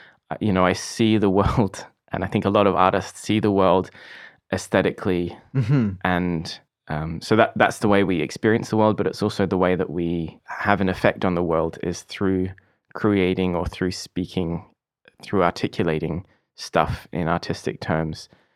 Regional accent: Perth, Western Australia, Australia; moved away as an adult; now in Berlin, Germany; Well, originally I'm from Australia. I grew up in, all around Australia, but mostly in Perth, which if you look at a picture of Australia is the bottom left.

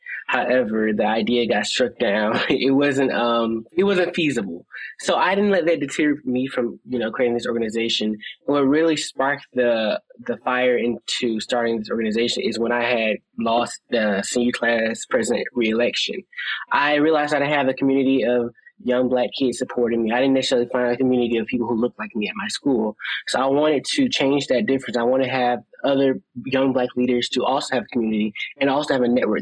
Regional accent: Warner Robins, Georgia, United States; I'm from Warner Robins, Georgia. I just turned 18 June 19th, on Juneteenth, actually.

